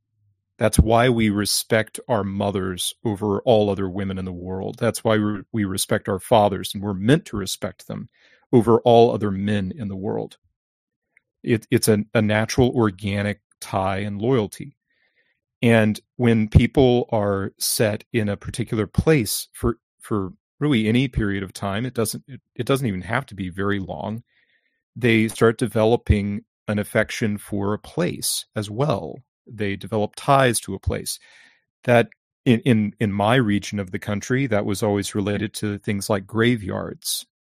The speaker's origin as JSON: {"language": "English", "region": "Louisiana", "country": "United States", "tie": "born or raised there", "said": "I'm from Louisiana, as my followers note. I love my native state. It's a weird and special place."}